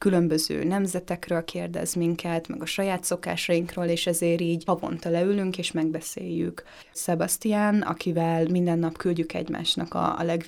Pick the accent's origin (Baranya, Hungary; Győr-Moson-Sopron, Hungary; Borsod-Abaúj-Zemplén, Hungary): Győr-Moson-Sopron, Hungary; Győr; én győri vagyok, és akkor elmegyünk Győrbe, ott körbevezetem a városba